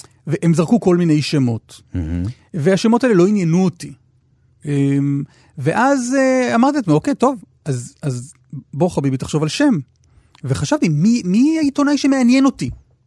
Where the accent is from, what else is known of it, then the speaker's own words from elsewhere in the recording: Tel Aviv, Tel Aviv District, Israel; אני בא מתל אביב, אני חילוני